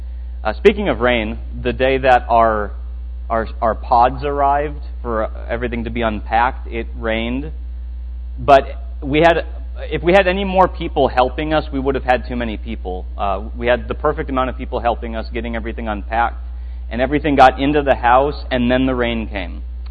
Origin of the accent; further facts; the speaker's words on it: Minnesota, United States; Growing up in Minnesota, where we have 10,000 lakes, I was surrounded by a lot of fresh water, and it rained a lot there.